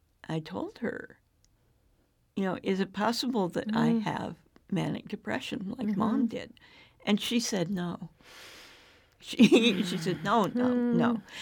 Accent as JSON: {"language": "English", "region": "Pacific Northwest", "country": "United States", "tie": "born or raised there", "also_born_or_lived": "Anchorage, Alaska", "said": "I grew up pretty much in, mm-hmm, the Pacific Northwest. there was a year or so I was in Anchorage, Alaska from 3 to 5."}